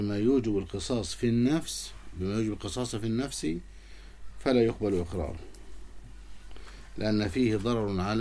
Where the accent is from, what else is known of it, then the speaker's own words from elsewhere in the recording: Egypt; كثير خصوصا عندنا في مصر كثير يحصل هذا